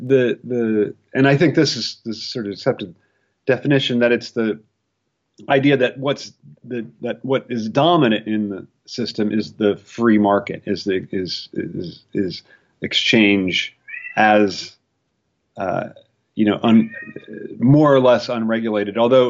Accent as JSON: {"language": "English", "region": "Ohio", "country": "United States", "tie": "born there", "said": "I was born in the Midwest. I was born in Ohio, and my parents were fundamentalist Christians."}